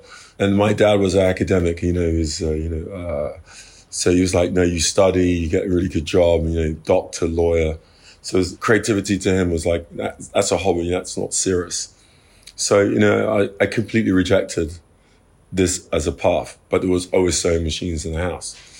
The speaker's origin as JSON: {"language": "English", "region": "London", "country": "United Kingdom", "tie": "born or raised there", "said": "Yeah, I'm born in North London, Crouch End, Archway, Muswell Hill. Yeah, I was brought up in Muswell Hill, yes."}